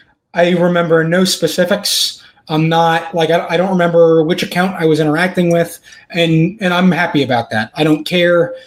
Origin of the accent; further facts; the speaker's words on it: New Jersey, United States; I grew up in New Jersey. Near enough the Meadowlands, I'm a New York football Giants fan.